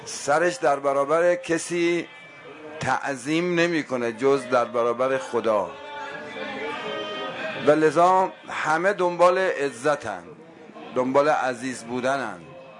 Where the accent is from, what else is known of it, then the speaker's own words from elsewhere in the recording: Iran; پرسیدن اهل کجایی، گفتم که من اهل ایرانم، تا گفتم اهل ایرانم